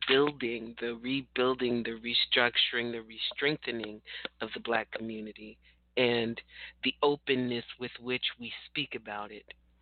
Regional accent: California, United States; I'm from California, and I don't have children.

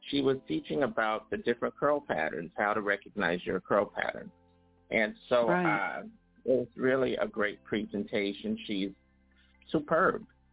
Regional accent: Philadelphia, Pennsylvania, United States; And as a little child growing up in Philadelphia, Pennsylvania, it was really cold in February.

